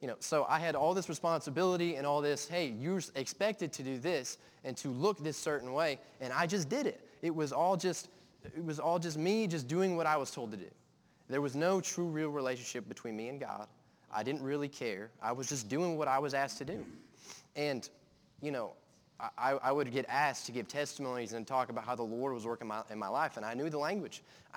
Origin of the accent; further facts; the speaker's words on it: Fredericksburg, Texas, United States; born there; I was born in Fredericksburg, Texas, a small little town.